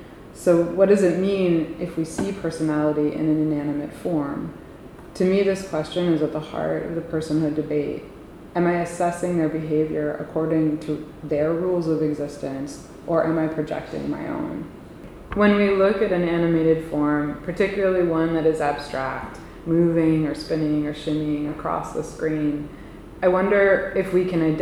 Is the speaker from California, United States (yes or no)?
no; New York City, New York, United States; I was raised in New York City.